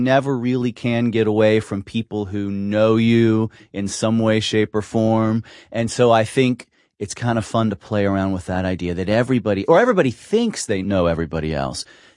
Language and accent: English; Cincinnati, Ohio, United States; It's weird because I grew up here in Cincinnati, so and in Westwood, so I felt like my growing up was urban.